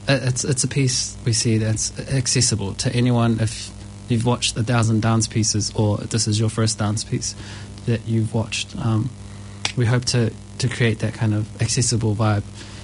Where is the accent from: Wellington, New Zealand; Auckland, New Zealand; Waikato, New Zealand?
Auckland, New Zealand; South Auckland; I'm from South Auckland, so I have a lot of friends and family from around, you know, this neighbourhood.